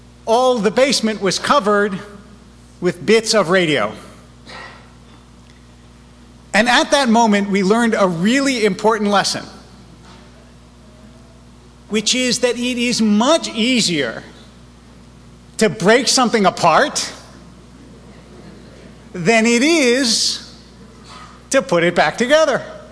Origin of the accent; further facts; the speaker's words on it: East Coast, United States; Because I grew up on the East Coast, we had basements.